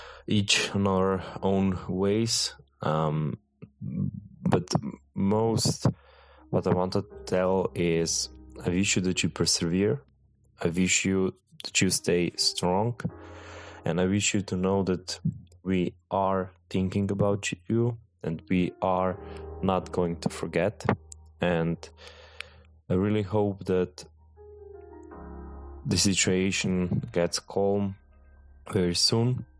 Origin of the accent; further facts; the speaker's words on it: Slovenia; from Slovenia.